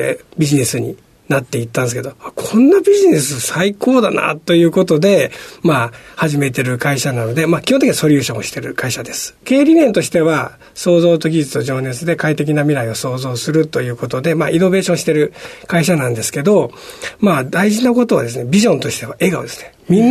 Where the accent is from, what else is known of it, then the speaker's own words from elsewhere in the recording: Saiki, Oita, Japan; born there; 大分県佐伯市っていうところで生まれました。